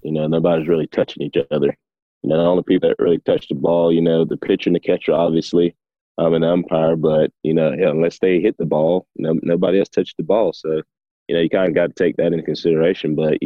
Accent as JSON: {"language": "English", "town": "Tifton", "region": "Georgia", "country": "United States", "tie": "born or raised there", "said": "You know, PJ Horn is a Tifton product. You know, he's from my hometown, Tiff County, and I watched them win a state championship at Tiff County."}